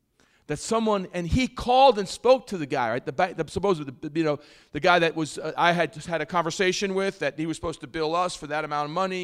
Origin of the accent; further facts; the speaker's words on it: New York, United States; Now I'm loud, right? I'm a New Yorker. I'm loud enough.